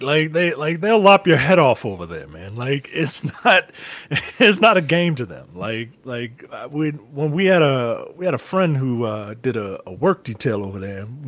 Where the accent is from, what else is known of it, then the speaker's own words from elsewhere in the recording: United States; you know, I'm an American, and this guy, you know, he's talking to me about America